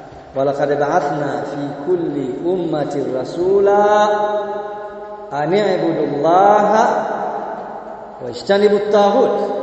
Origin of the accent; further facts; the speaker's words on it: Kigoma, Tanzania; Kule kwetu Kigoma, kipindi Sheikh wetu Sheikh Kazema miaka ya 80-81 huko nyuma